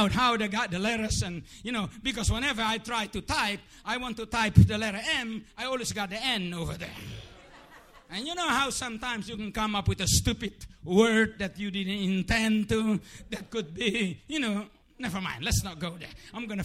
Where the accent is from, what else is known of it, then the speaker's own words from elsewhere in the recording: United States; I'm an American too